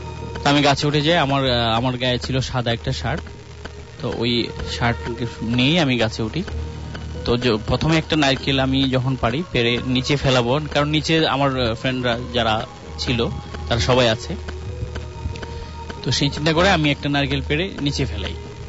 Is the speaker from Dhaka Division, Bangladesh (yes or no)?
no; Habiganj, Sylhet Division, Bangladesh; আমাদের গ্রামের বাড়ি সিলেটের হবিগঞ্জ জেলায়।